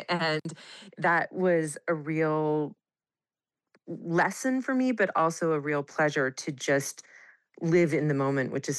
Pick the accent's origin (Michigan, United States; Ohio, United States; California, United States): California, United States; Chico; this book, in a lot of ways, is about getting back to myself and to the kid I was growing up in Chico, really.